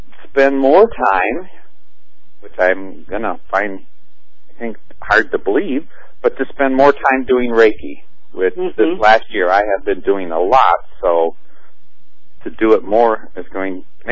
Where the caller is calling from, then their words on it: Oregon, United States; Well, I'm calling from Oregon in the United States, up in the Northwest.